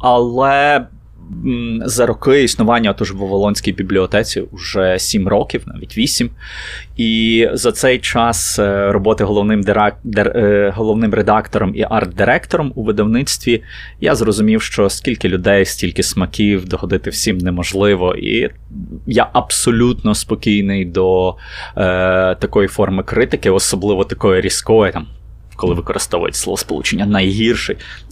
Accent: Ivano-Frankivsk, Ivano-Frankivsk Oblast, Ukraine; Більше часу я проводжу у Франківську. Мені там набагато затишніше і комфортніше. Це моє рідне місто, з яким я, в якому я почуваю себе дуже легко.

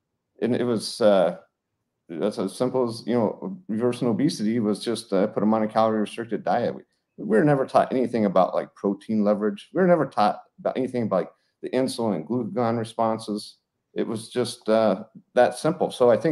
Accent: Colorado, United States; moved away as an adult; also born or lived in Alaska; now in Rochester, United States; but I'm from Colorado. I graduated from Colorado State in 1994. I practiced in Alaska for a couple years where I did large and small animal. And then moved to Rochester, Minnesota, where I've been for the last 26 years.

